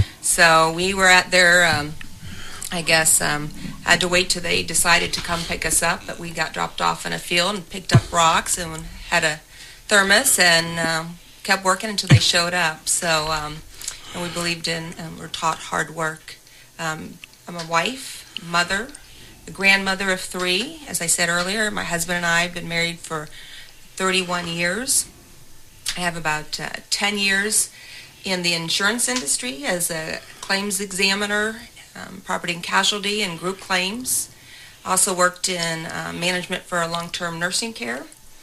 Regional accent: Ohio, United States; No, actually, I grew up in Paulding County, a little bit okay. North here. Spent the first 18 years of my life there, but I've been coming to Mercer County, Salina, since I was 13.

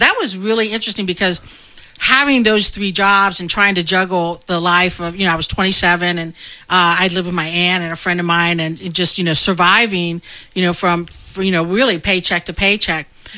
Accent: Salina, Ohio, United States; I was born and raised in Salina. I went to Salina City Schools, a graduate. I then went to Ohio University in Athens and got my undergraduate degree in Spanish.

